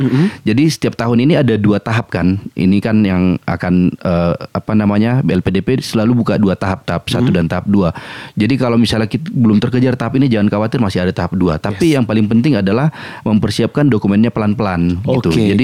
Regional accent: Laguboti, North Sumatra, Indonesia; sama seperti saya kan orang Laguboti juga nih

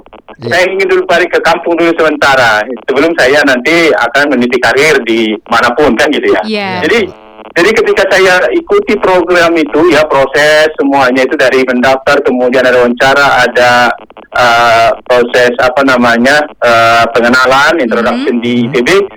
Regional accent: Siborongborong, North Sumatra, Indonesia; saya kan banyak juga kampung saya memang di Seborong-Borong ya, gitu ya. Jadi 3 km.

